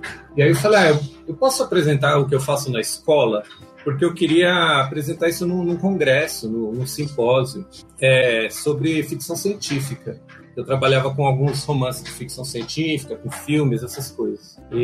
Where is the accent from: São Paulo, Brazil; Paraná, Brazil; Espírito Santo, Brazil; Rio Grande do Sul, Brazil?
São Paulo, Brazil; eu sou de São Paulo, né? Capital, da periferia, na verdade, né? E hoje trabalho numa unidade da USP que também fica na periferia, na Zona Leste.